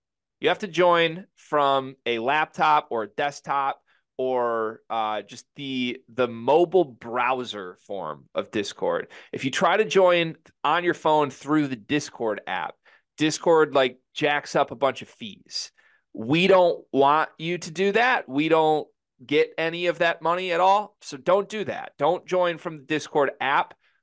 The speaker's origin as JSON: {"language": "English", "town": "Portage", "country": "United States", "tie": "born or raised there", "said": "as tornado sirens were blaring in my hometown of Portage"}